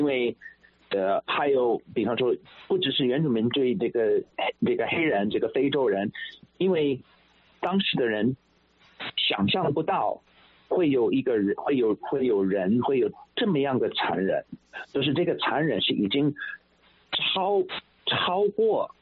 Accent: United States; 当然作为一个美国人，我从小就是当然是有这样的一个欲望

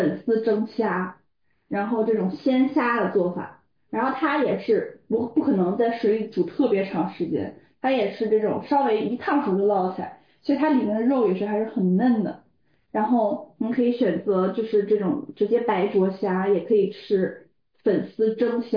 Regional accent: Guangdong, China; 我作为一个广东人，我就喜欢吃那种很嫩的那种口感

